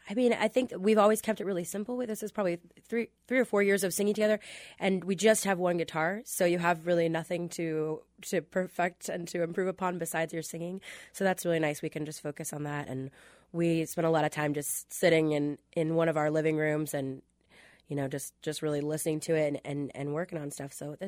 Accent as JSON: {"language": "English", "town": "Kansas City", "region": "Missouri", "country": "United States", "tie": "born or raised there", "said": "I am from Kansas City. I grew up right in front of Gillum Park."}